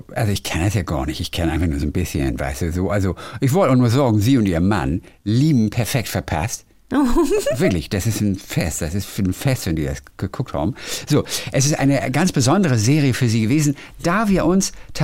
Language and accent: German; Lübeck, Schleswig-Holstein, Germany; denn ich bin in Lübeck aufgewachsen.